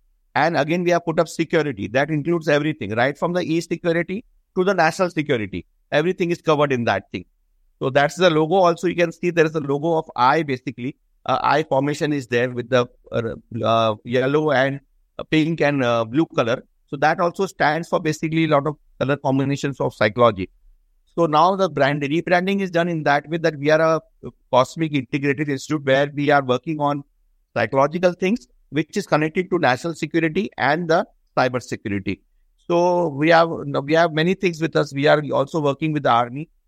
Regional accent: Nagpur, Maharashtra, India; because I am from Central India, the mid of the India, basically, Nagpur.

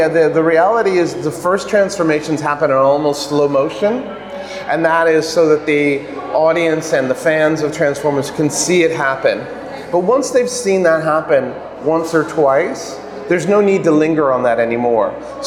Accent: Canada; I grew up in Canada.

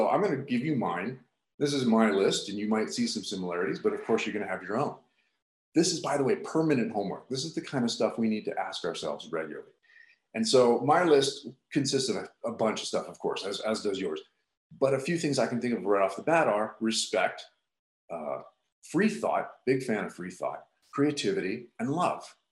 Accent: Hawaii, United States; I'm from Hawaii, but I at the time lived in Sacramento.

